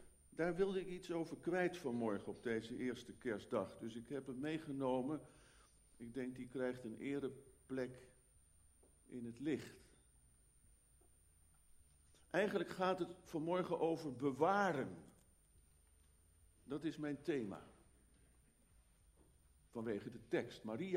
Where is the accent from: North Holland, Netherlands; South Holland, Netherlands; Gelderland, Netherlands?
South Holland, Netherlands; The Hague; Ik zie het zomaar weer voor me, de stad Den Haag waar ik ben geboren en getogen.